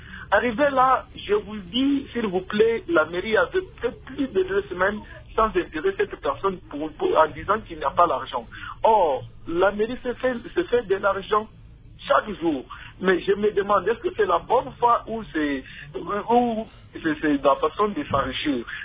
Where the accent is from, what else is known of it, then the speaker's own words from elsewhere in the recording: Kabinda, Lomami, DR Congo; Allez dans ma ville natale à Kadinda.